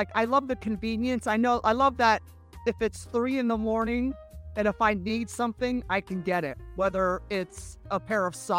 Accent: San Francisco, California, United States; Like, I grew up in San Francisco, when people used to ask me, are you from Brooklyn or are you from New Jersey? And I'm like, I'm from San Francisco.

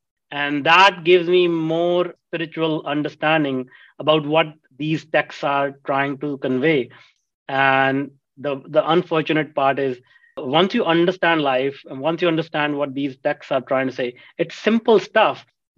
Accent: India; English is a second language; You know, I was raised in India, and India is a very, of course, the society is entrenched in religion

